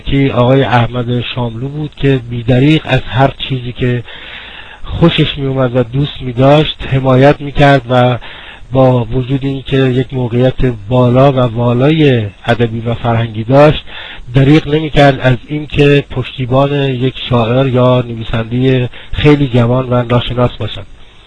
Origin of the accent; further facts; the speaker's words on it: Iran; به عنوان یک ایرانی که به هنر و موسیقی علاقمند هست